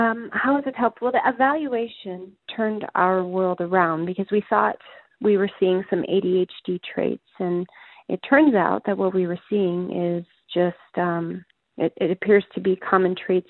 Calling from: Phoenix, Arizona, United States; I'm calling from the Phoenix area

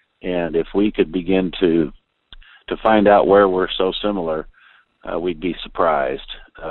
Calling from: Little Rock, Arkansas, United States; I'm 65 years old. I'm calling from Little Rock, Arkansas, and I've never seen the division in our country so perfectly mirrored before.

